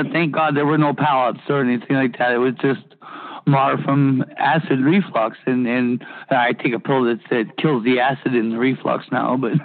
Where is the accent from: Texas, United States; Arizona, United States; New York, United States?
Arizona, United States; I mean, I grew up in Arizona, right on the border of Mexico. I lived 11 blocks from Mexico